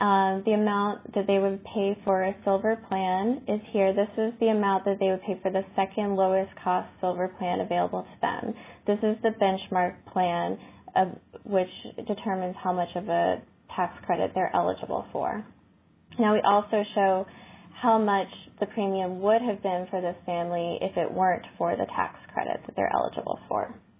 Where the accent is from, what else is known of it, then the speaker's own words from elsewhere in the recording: Dallas, Texas, United States; I'm going to give a quick example from my hometown of Dallas, Texas.